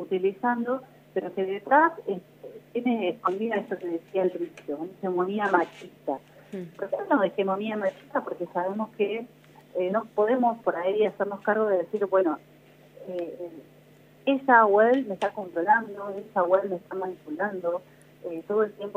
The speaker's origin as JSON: {"language": "Spanish", "town": "General Pico", "region": "La Pampa", "country": "Argentina", "said": "No, yo soy de General Pico."}